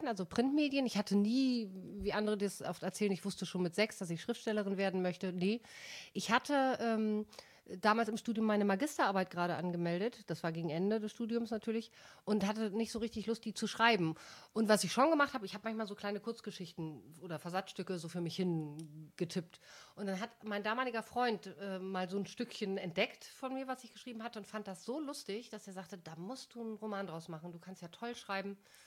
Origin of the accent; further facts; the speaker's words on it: Rhineland, Germany; wenn ich nach längerer Zeit mal wieder in meine alte Heimat komme. Dann merke ich, wie die Rheinländer, dass die einfach viel distanzloser sind